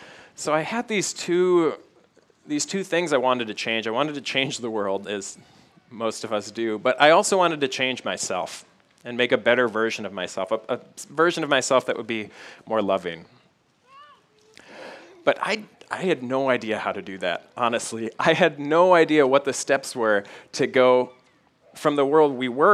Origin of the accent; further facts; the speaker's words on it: United States; born there; It was honestly just a total accident that I was born in America, in a wealthy area